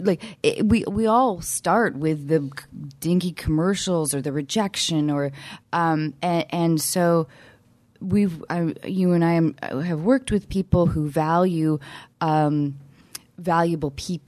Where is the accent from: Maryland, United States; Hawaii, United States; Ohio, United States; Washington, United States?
Washington, United States; Seattle; So I grew up doing theater in Seattle, and my parents were never stage parents, but they did sacrifice a lot in our family for.